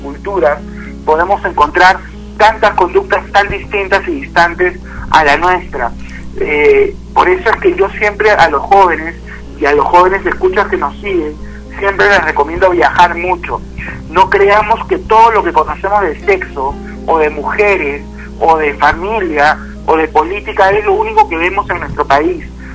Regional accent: Peru; lo que nosotros como peruanos u occidentales entendemos

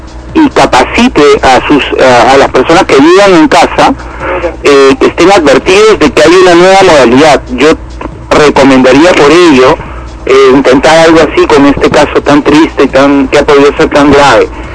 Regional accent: Peru; es unirnos como peruanos

